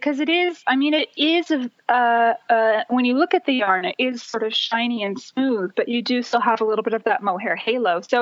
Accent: North Carolina, United States; And I grew up in North Carolina, which has a very warm climate.

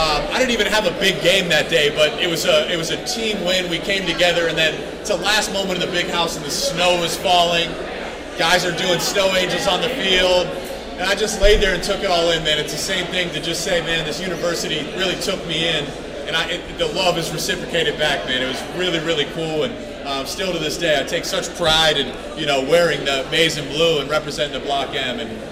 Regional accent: Columbus, Ohio, United States; And I'm from Columbus, Ohio. I grew up a Buckeye fan, believe it or not.

